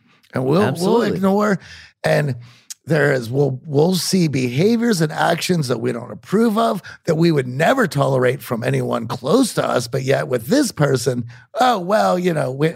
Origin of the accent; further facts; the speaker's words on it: Pittsburgh, Pennsylvania, United States; There. I'm from Pittsburgh. And they're like, that's funny.